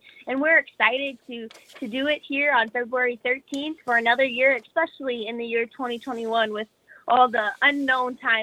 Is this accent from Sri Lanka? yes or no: no; Forbes, North Dakota, United States; So I am a native from Forbes, North Dakota. I grew up on a commercial cattle operation, and now I'm a senior here at NDSU